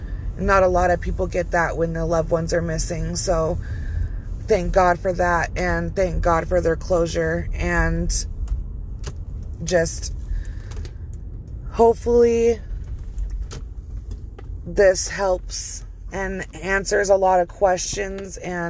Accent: Idaho Falls, Idaho, United States; he was found here in my hometown of Idaho Falls, Idaho, obviously. Literally not 8 minutes away from where I live.

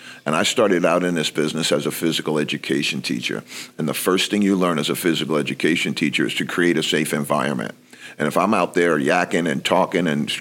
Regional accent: Bronx, New York, United States; I grew up in the Bronx and I started playing basketball at a really young age.

